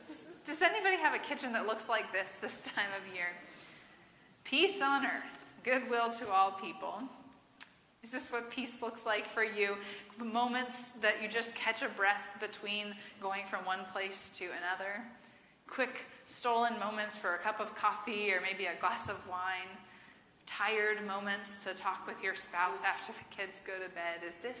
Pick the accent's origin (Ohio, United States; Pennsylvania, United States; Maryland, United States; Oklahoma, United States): Maryland, United States; Gaithersburg; at the church where we grew up in Gaithersburg.